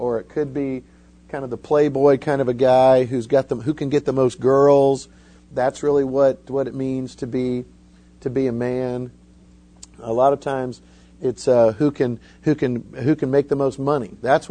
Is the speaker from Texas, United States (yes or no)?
no; Florida, United States; I grew up in Florida, so we don't have hurricanes.